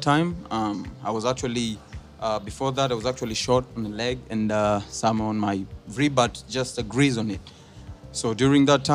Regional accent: Mathare, Nairobi, Kenya; My mom told me I was born in Kiambu Hospital and I was brought up in Kiamaiko, somewhere in Mathare. Being raised up in Huruma, Mathare, Mathare North, Kariobangi, all like the Mathare constituency. So I've been raised and born there.

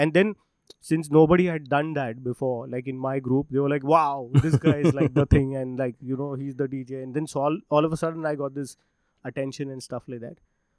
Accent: Pune, Maharashtra, India; I am born and brought up in Pune, yes.

